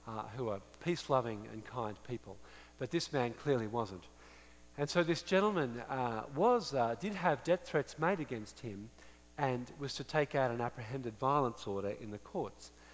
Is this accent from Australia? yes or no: yes; Australia; I'm an Aussie, an Australian, and we have our cultural symbols in Australia.